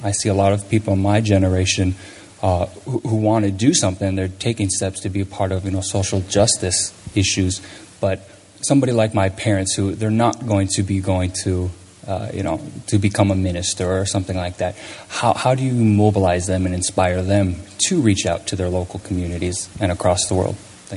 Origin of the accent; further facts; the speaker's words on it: Milwaukee, Wisconsin, United States; I come from Milwaukee.